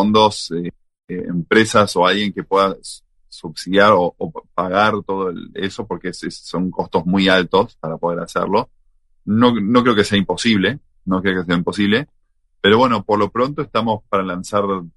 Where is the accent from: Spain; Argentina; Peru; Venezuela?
Argentina; Buenos Aires; Yo soy de Buenos Aires